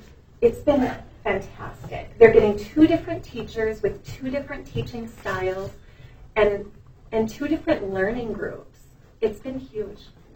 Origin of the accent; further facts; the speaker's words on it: Ada, Minnesota, United States; I am from Ada, Minnesota, and I did family child care for 16 years.